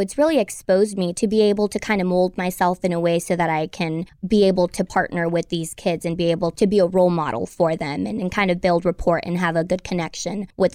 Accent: California, United States; I am originally from the Monterey County and I moved here in 2012 to start school.

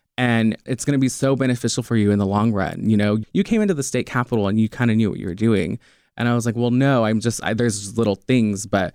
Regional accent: Fresno, California, United States; I was born and raised here in Fresno, more particularly in Easton. I went to Washington Union, and so I'm a senior and I'm excited.

